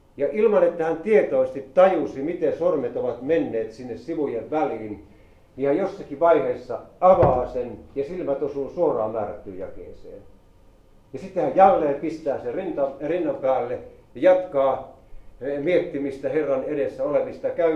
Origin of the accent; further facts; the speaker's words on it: Ylistaro, South Ostrobothnia, Finland; Me olimme siinä Ylistaron Untavalan kylän, mistä me olemme kotoisin